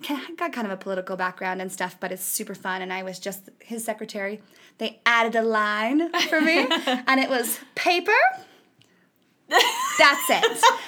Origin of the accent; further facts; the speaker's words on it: Whittier, California, United States; Yeah, so, again, I grew up in Whittier, California, a pretty big place.